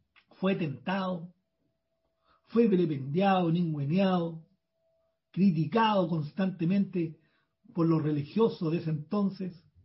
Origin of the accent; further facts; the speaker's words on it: Chile; como ciudadano de este país, como chileno, digamos.